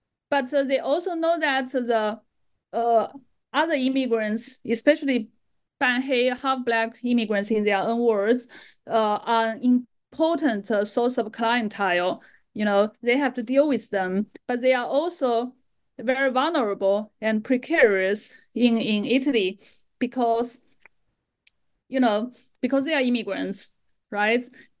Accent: China; I grew up in China and I never heard about that word.

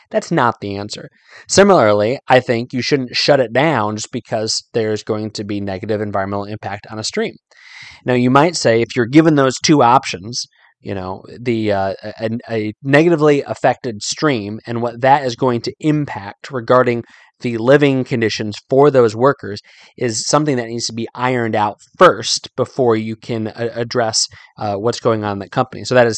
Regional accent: Virginia, United States; I grew up living in Northern Virginia, I've talked about this before, driving up to South Central Pennsylvania

